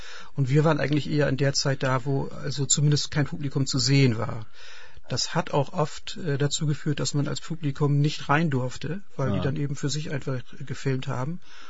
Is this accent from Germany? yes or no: yes; Bremen, Germany; born there; Ich bin ja gebürtig aus Bremen.